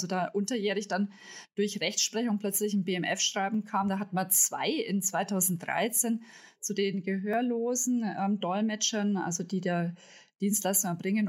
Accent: Bavaria, Germany; als Franke

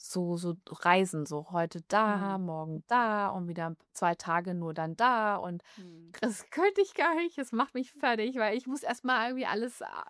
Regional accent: Hamburg, Germany; moved away; zu Hause in Hamburg nochmal war, zu Besuch in meiner alten Heimat.

